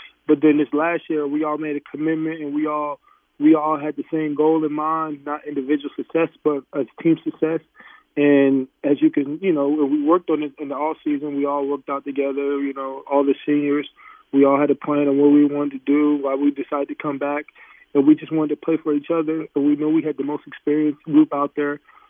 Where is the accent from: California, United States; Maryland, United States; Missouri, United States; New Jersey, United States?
New Jersey, United States; also born or lived in Alabama; I grew up, I'm from New Jersey. Then I moved to Alabama for my freshman to junior year of high school.